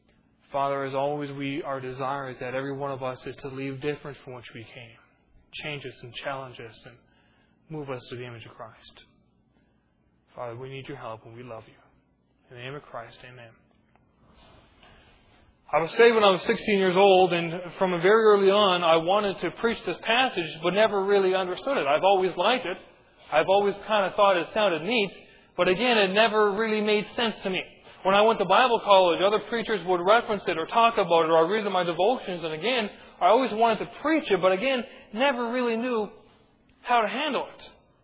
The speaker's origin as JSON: {"language": "English", "country": "Canada", "accent": "Canadian", "said": "Now, I am Canadian, and I've been accused of speaking with some Canadianese from time to time. Sometimes that accent creeps through"}